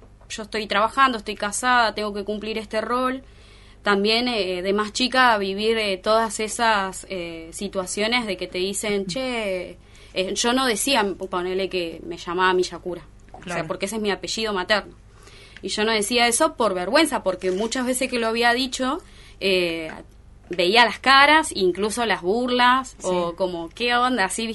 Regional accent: Río Grande, Tierra del Fuego, Argentina; trabajé acá en Río Grande, soy de acá de Río Grande, me casé, me separé, me divorcié

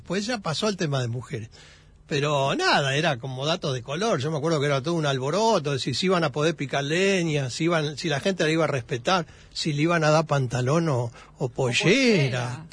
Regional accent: Villa Ballester, Buenos Aires Province, Argentina; De Villa Ballester.

